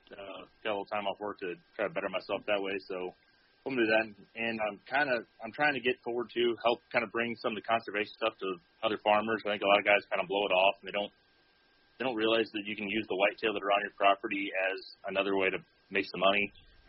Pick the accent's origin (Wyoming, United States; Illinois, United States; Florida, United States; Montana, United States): Illinois, United States; I grew up in Southern Illinois on the family farm.